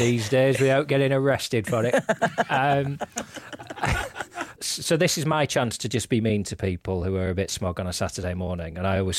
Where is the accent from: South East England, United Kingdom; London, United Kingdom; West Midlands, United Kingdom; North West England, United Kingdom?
North West England, United Kingdom; Lancaster; Listen, if you're in region at Grand, you're going around one way system. You're going past what used to be Elemental and Toast nightclubs when I were in Lancaster.